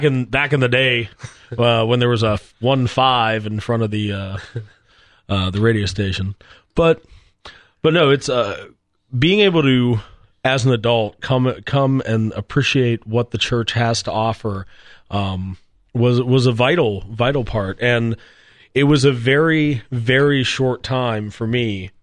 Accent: Pittsburgh, Pennsylvania, United States; No, but I grew up in Pittsburgh, and I thought about vocations a lot

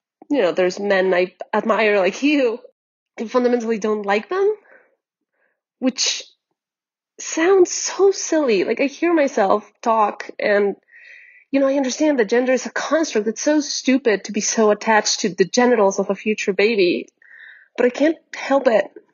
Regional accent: West Coast, United States; I'm 37 from the West Coast.

